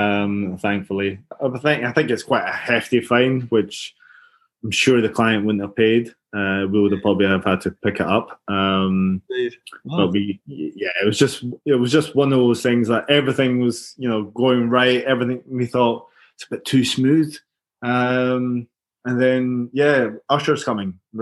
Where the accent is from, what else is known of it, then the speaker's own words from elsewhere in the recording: Glasgow, Scotland, United Kingdom; accent: Glaswegian; So I put on my thickest Glaswegian accent and entertained for the next 20 minutes.